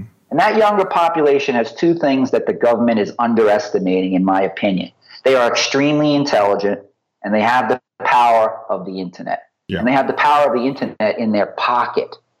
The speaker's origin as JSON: {"language": "English", "country": "United States", "said": "I really am thrilled to see young people speaking up, especially as an American"}